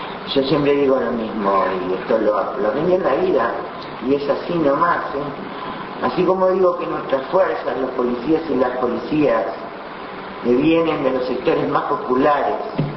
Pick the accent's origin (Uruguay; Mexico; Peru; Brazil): Uruguay; gratificarme como uruguaya